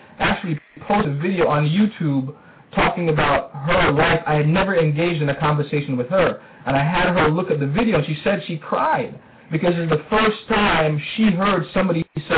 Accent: Brooklyn, New York, United States; for many years, this is a young black man growing up in Brooklyn, I saw misery

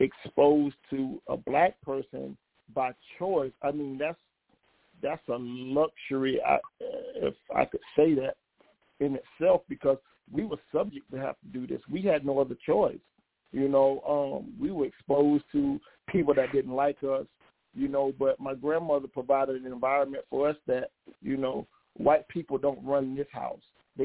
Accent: Jacksonville, Florida, United States; I'm originally from Calvert, Florida. You may know it as Jacksonville, Florida. I was born and raised there

